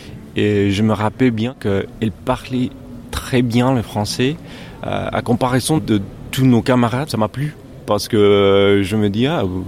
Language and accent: French; California, United States; now in Paris, France; Je viens des États-Unis, de Californie.